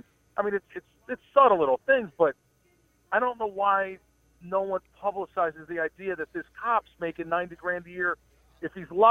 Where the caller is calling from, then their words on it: Babylon, New York, United States; I'm on Osher Parkway now in Babylon.